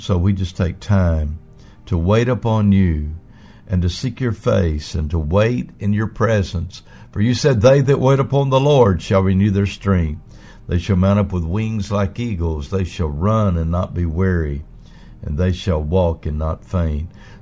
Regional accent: Comanche, Oklahoma, United States; I pray for my hometown of Comanche, Oklahoma.

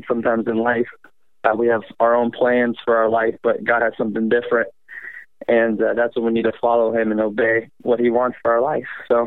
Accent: Boca Raton, Florida, United States; I'm from Boca Raton, Florida. I'm 20 years old.

